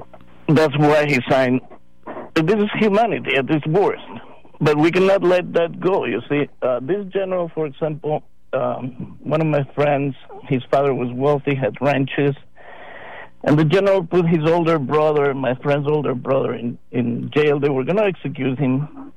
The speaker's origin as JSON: {"language": "English", "town": "Granada", "region": "Andalusia", "country": "Spain", "tie": "born or raised there", "said": "I grew up, I was born outside Spain on my father's exile from Franco. But I grew up in Granada in southern Spain."}